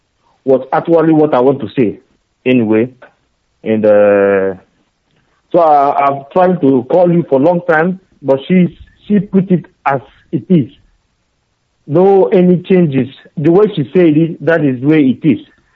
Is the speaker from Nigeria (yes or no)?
yes; Enugu State, Nigeria; English is a second language; now in Russia; from Enugu State. I'm calling in Russian Federation.